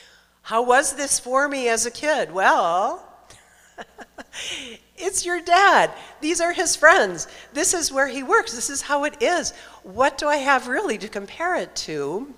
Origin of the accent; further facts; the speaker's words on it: Minneapolis, Minnesota, United States; when I was about four, growing up in Minneapolis, my dad bought a little corner bar down by the railroad tracks, just south of downtown Minneapolis.